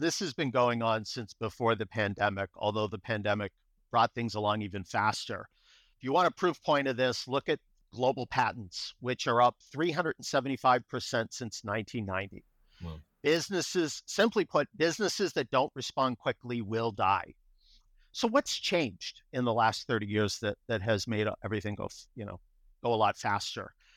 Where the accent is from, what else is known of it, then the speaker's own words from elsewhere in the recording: Boston, Massachusetts, United States; accent: Boston; now in California, United States; I grew up in Boston, so you'll hear my Boston accent come through, but I've been in California, all over California, actually